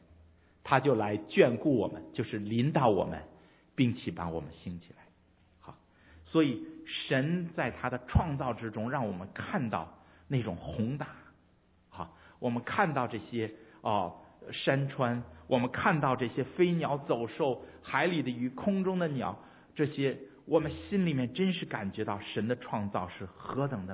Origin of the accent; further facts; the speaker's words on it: China; 所以咱们中国人说一将功成万骨枯啊